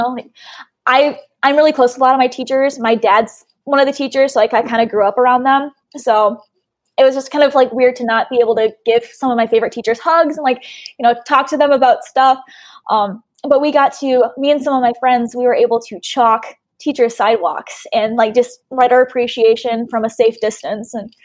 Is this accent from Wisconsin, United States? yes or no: yes; Reedsburg, Wisconsin, United States; I did. Born and raised here.